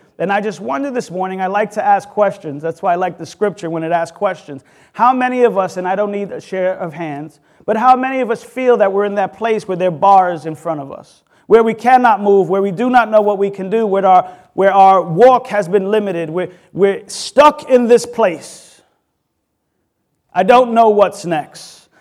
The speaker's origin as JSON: {"language": "English", "town": "New York City", "region": "New York", "country": "United States", "tie": "born or raised there", "said": "I was born and raised in the Bronx, and I'll be quick."}